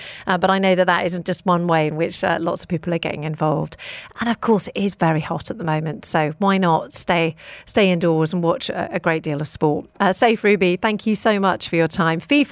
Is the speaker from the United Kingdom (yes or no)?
yes; United Kingdom; Of course, I am going to say that as a British person.